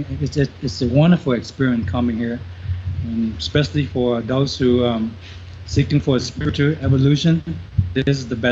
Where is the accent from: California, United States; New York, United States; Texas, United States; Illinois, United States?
Texas, United States; Hello, Jim. Yes, I'm from Texas.